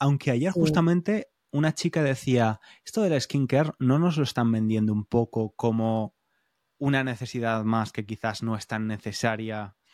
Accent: Valencia, Valencian Community, Spain; Somos de Valencia, que en Valencia hay bastantes personas

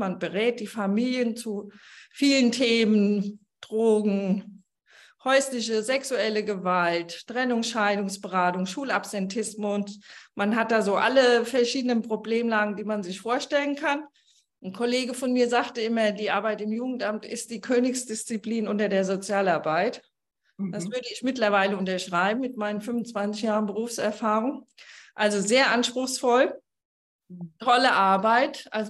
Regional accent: Mainz, Rhineland-Palatinate, Germany; born there; Ich bin aus der Nähe von Mainz gebürtig und von einem Weingut. Mein Papa war Winzer.

